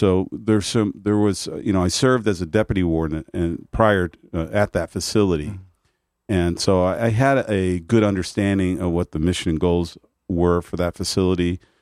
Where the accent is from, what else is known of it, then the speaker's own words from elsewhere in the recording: Waterbury, Connecticut, United States; also born or lived in Cheshire; I was born in Cheshire, but I primarily grew up in Waterbury.